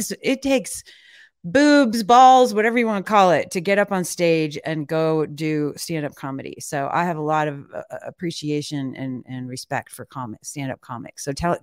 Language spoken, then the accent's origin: English; Michigan, United States; my dad, Fast Eddie, was in the mafia when I grew up in outside of Detroit.